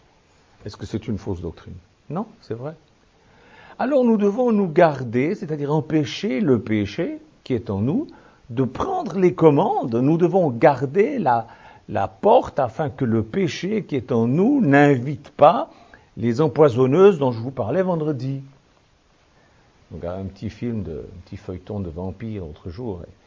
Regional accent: Switzerland; Je suis suisse, hein, ça pardonne beaucoup de choses.

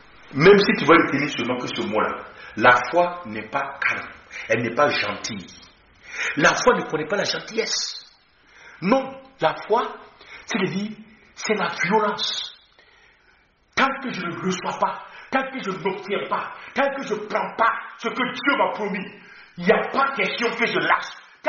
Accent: Burkina Faso; now in France; Donc quand je vais retourner au Burkina, je suis le Burkina, mais pour le moment, je suis français.

